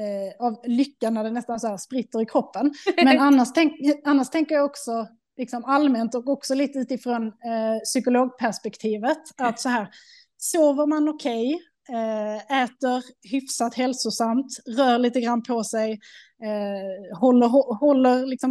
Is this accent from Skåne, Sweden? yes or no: yes; Skåne, Sweden; now in Stockholm, Sweden; Vi är ju födda och uppvuxna i Skåne. Båda två har våra föräldrar där också.